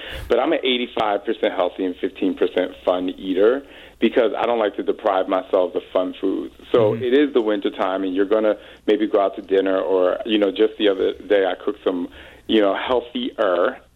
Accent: New Jersey, United States; now in Arizona, United States; I grew up in Jersey, so it's foreign to me.

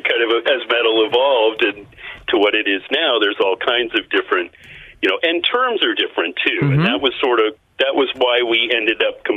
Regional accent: Portland, Oregon, United States; You know, I grew up in Portland. My parents are from Seattle

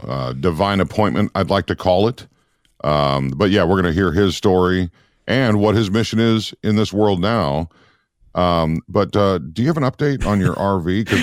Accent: Minnesota, United States; I remember growing up in Minnesota. It was snowing outside on Easter.

